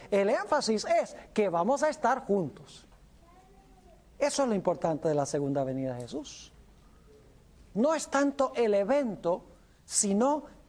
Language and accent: Spanish; Venezuela; now in United States; En Venezuela jugaban era béisbol, y yo me crié fue en Venezuela